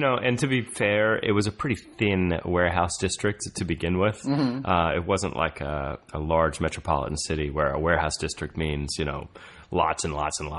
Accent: Texas, United States; I grew up in Texas. I have a lot of family here

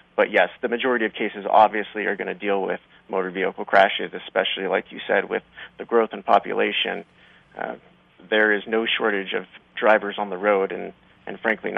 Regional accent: Colorado, United States; I grew up in Colorado, and I've always loved watching the Nuggets and the Broncos

